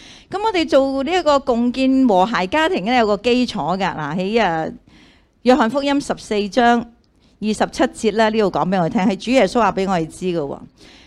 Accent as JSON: {"language": "Cantonese", "country": "China", "said": "以和为贵吓，我哋中国人好想和谐嘅"}